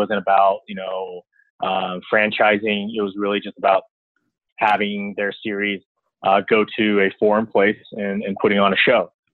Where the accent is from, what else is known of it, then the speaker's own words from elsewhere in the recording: California, United States; I grew up in Southern California, so my high school friends and I would all tinker in cars.